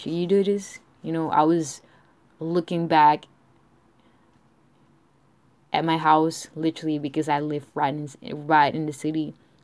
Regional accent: Malaysia; I was raised in Malaysia, and I was born there. My family practiced Islam

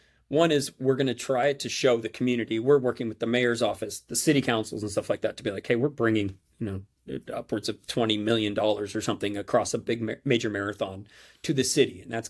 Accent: San Jose, California, United States; Like, I'm from San Jose. I might from the east side of San Jose, but I can come out here and feel welcome.

